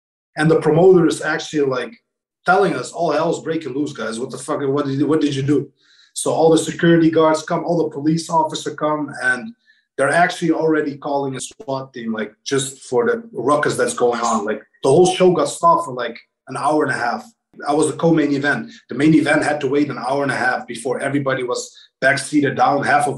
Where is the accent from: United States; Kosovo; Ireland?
Kosovo; I'm from Kosovo, and we were in a war, like in 1994 to 1998.